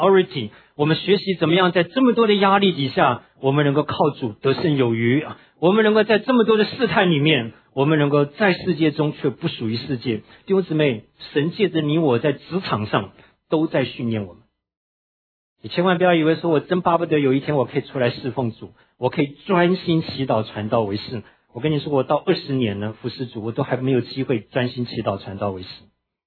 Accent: Taiwan; 我小的时候住在眷村里面

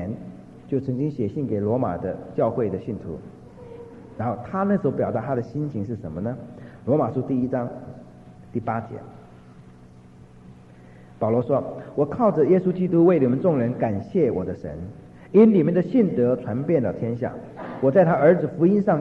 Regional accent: Xiamen, Fujian, China; 那是1989年去厦门，我的家乡，那么待了一个礼拜，住在我阿姨家里

